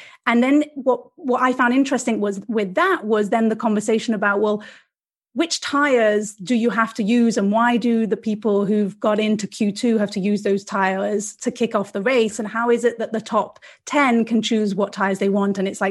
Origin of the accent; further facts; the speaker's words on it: Brussels, Brussels-Capital Region, Belgium; also born or lived in France / London; now in San Francisco, United States; I was born in France, grew up in Brussels, so lived pretty close to the Spa-Francorchamps racetrack, and then moved to London.